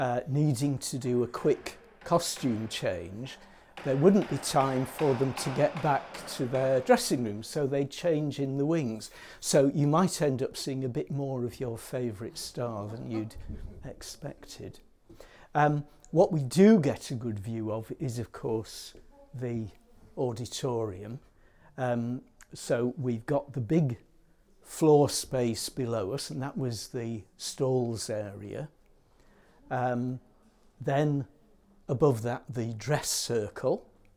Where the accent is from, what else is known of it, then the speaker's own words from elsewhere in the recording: Morecambe, North West England, United Kingdom; when I was growing up in Morecambe, the traditional seaside holiday still ruled the roost.